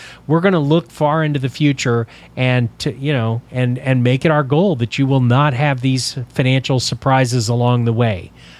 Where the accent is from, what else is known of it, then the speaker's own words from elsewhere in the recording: Texas, United States; But then I grew up in Texas, so we had tornadoes in Texas, and in South Texas we had hurricanes.